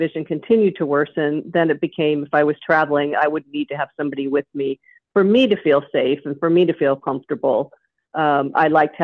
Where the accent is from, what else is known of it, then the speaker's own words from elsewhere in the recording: St. Louis, Missouri, United States; We're a Italian Catholic family here. We grew up here in St. Louis.